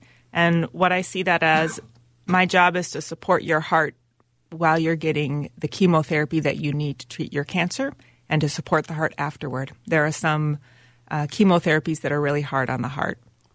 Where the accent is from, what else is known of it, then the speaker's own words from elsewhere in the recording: Minnesota, United States; Well, I'm from Minnesota, and I did my training at the University of Minnesota.